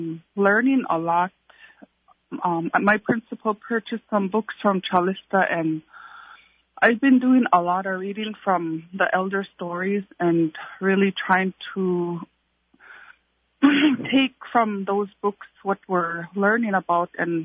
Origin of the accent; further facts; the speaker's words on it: Hooper Bay, Alaska, United States; I'm originally from Hooper Bay. I have family from here.